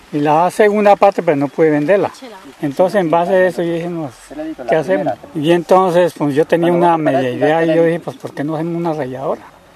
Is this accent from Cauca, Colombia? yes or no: yes; Jambaló, Cauca, Colombia; yo vengo de la vereda de Loma Gorda, en el municipio de Jambaló.